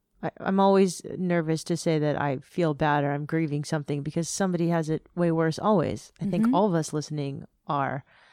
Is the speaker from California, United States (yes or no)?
yes; San Diego, California, United States; a company I love, founded in 1984 in my hometown of San Diego, that makes healthy products I grew up on.